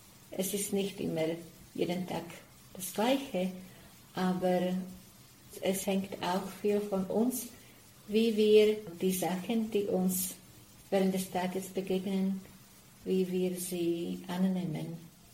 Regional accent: Slovakia; now in Switzerland; Ich bin aus der Slowakei. Ich bin momentan tätig in der Schweiz, im Generalat.

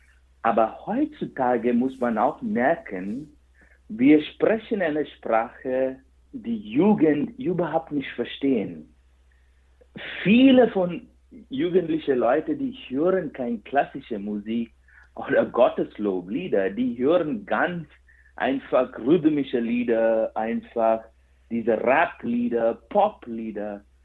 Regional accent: Bangalore, Karnataka, India; first language Kannada; German is a second language; Das ist meine Muttersprache. Die Sprache heißt Kanada, wie das Land Kanada. Und das ist eine südindische Sprache. Ich komme aus Karnataka, Bangalore, von Südindien.

